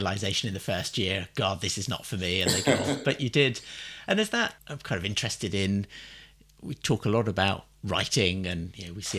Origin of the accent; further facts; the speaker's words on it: South East England, United Kingdom; It's a subject close to my heart. I grew up in Hampshire